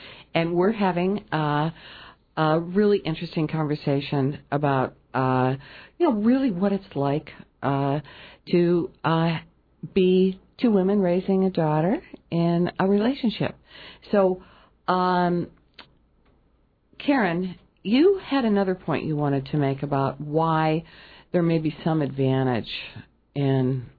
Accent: Chicago, Illinois, United States; also born or lived in Seattle; now in Juneau, United States; When I was moving from Seattle to Juneau, one of my closest girlfriends just rolled her eyes, because I'm from Chicago, okay?

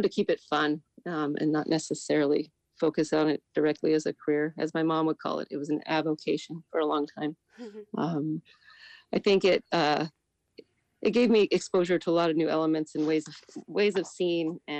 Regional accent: Juneau, Alaska, United States; Well, as you said … I was born and raised in Juneau. And I now work here and live here

